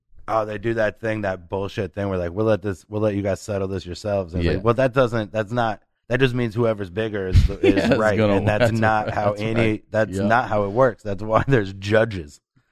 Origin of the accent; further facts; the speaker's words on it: Cincinnati, Ohio, United States; also born or lived in Inglewood, California; I was born in Inglewood, and then I moved a lot, and then I lived in Cincinnati since I was 13.